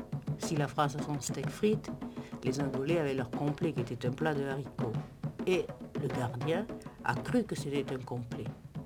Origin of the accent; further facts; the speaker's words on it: Guadeloupe; Je suis guadeloupéenne, ça suffit.